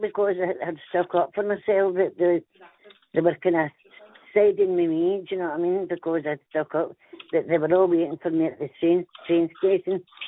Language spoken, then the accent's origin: English; Lennoxtown, Scotland, United Kingdom; He was a Hood because he came from Kirky and I came from Lennoxtown.